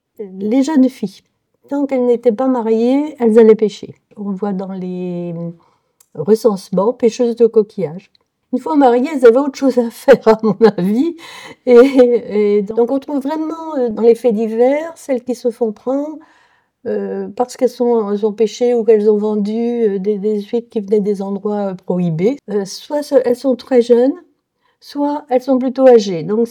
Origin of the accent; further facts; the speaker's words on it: Locmiquélic, Brittany, France; born there; je suis née à Locmiquélic, donc je suis une vraie Minaouette.